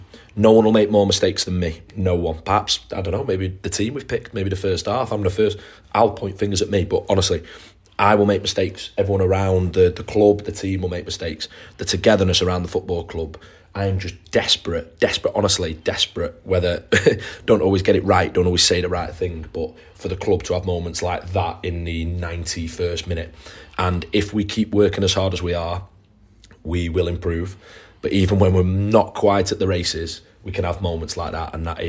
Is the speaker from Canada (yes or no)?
no; Chester, North West England, United Kingdom; But it isn't because I'm from Chester